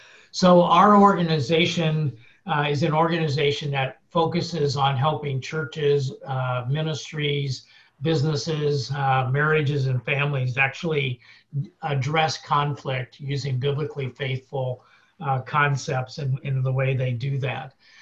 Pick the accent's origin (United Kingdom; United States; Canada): United States; Portland, Oregon; I'm from Portland, Oregon, and Roger is from Salem, so we're at least close.